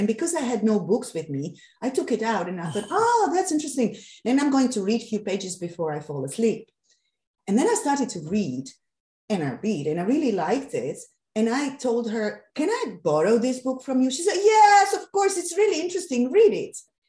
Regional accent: Slovakia; English is a second language; now in Netherlands; I'm originally from Slovakia.

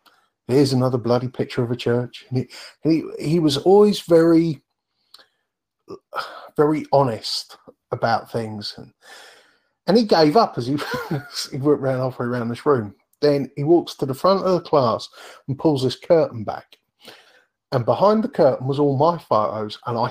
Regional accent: Bury St Edmunds, East of England, United Kingdom; also born or lived in Thetford; because I came from Bury St. Edmunds and Thetford, small towns where, to me, nobody sat outside and had their lunch.

